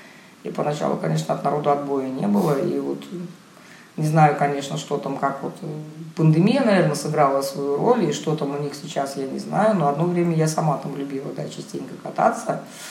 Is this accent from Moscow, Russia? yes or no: no; Kronstadt, Saint Petersburg, Russia; вот я из Кронштадта.